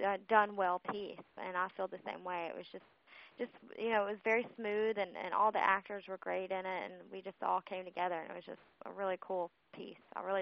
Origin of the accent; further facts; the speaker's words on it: Jackson, Mississippi, United States; now in California, United States; I'm from Jackson, Mississippi, and I did some modeling in the southern states.